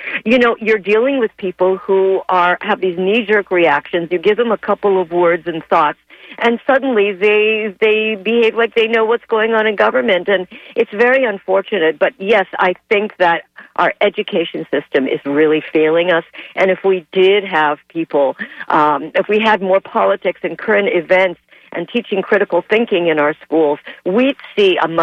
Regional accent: Canada; I am originally from Canada, where we had the parliamentary system.

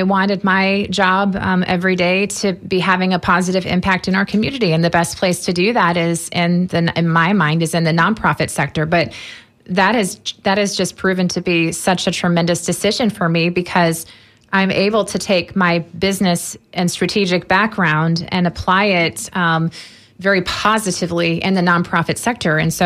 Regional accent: Plant City, Florida, United States; I did grow up in this area. I graduated from Plant City High School.

